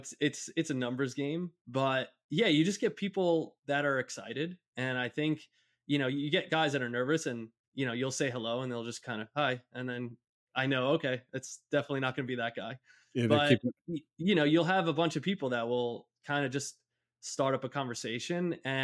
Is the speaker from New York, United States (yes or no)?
yes; North Massapequa, New York, United States; Yeah, so grew up in North Massapequa in Long Island. So I'm a Long Island, New York boy, born and raised.